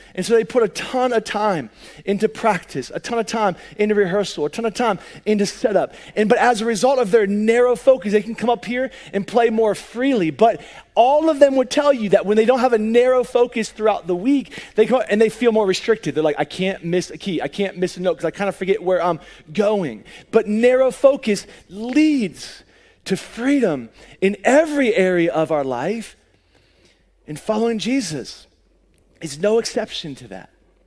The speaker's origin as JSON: {"language": "English", "region": "Pennsylvania", "country": "United States", "tie": "born or raised there", "said": "I grew up outside of Philadelphia, PA."}